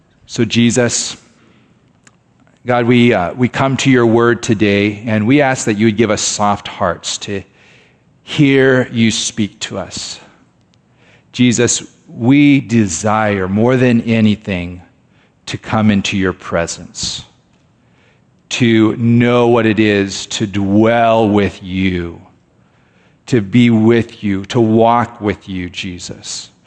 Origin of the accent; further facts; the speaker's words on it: Japan; For those of you that can't tell, I grew up in Japan. I know, big shock. I'm a missionary kid. That's why I was in Japan.